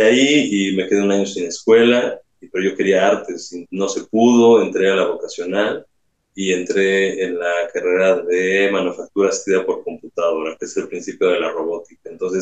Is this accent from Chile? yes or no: no; Mexico City, Mexico; born there; Entonces, sí, nací por acá en la Ciudad de México.